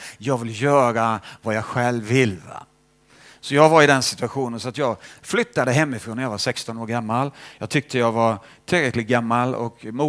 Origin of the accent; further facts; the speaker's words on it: Småland, Sweden; Och jag växte upp i Småland. Och det, på ett sätt var det ju frikyrkobygd